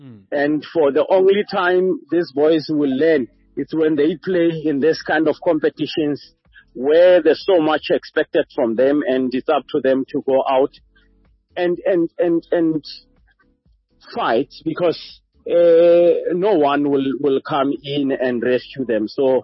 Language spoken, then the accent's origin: English; South Africa; But as a South African, I will always put my country first